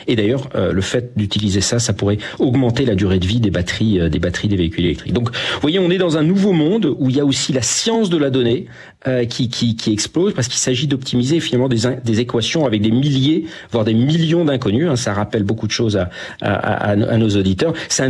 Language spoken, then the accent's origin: French; Corsica, France; On pense au Portugal, à l'Espagne, mais aussi à la Bretagne ou chez moi en Corse.